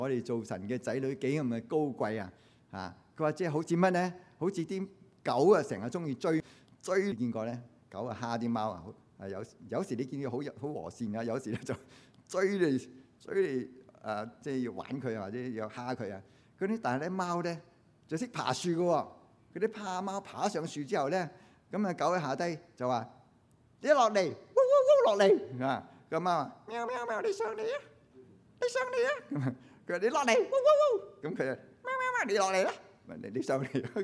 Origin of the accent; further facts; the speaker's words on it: Hong Kong; also born or lived in United States; now in Canada; 喺美國住咗好耐，我係美國人。我喺加拿大住咗廿幾年，我十幾年前已經做埋加拿大人。咁我又係香港，又係中國籍。